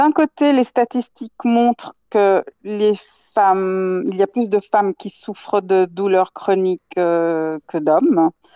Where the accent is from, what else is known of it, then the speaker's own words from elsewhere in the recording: Geneva, Switzerland; Vous savez, vous disiez que je viens de Genève.